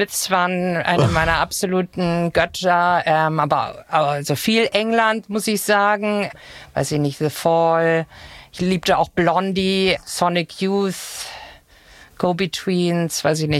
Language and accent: German; Nienstedten, Hamburg, Germany; Ja, also ich bin in Nienstedten aufgewachsen.